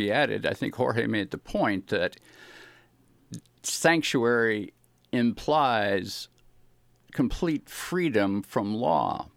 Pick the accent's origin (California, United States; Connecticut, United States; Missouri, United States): California, United States; Los Angeles; I grew up in Los Angeles, and I was proud of my Mexican friends.